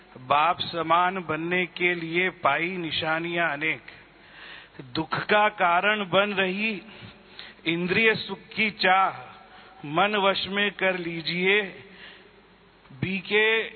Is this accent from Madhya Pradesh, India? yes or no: yes; Rajgarh, Madhya Pradesh, India; मैं राजगढ़ से आया हूँ, जो मध्य प्रदेश में भोपाल के पास है।